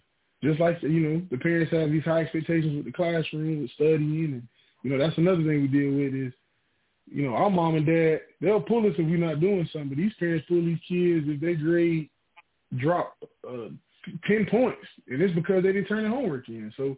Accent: Florida, United States; I'm from Hill, from the 813.

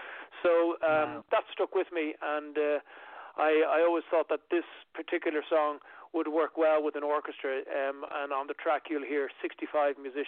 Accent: Dublin, Leinster, Ireland; they're from my hometown in Dublin.

